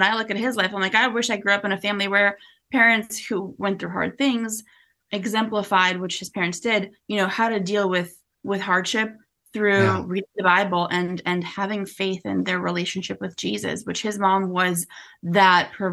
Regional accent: Saint Petersburg, Russia; I grew up in St. Petersburg.

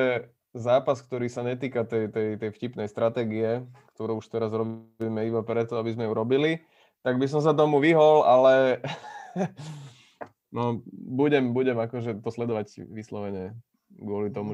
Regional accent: Bratislava, Bratislava Region, Slovakia; Aj keď ako Bratislavčan by som mal mať, ale asi to už sú časy minulé.

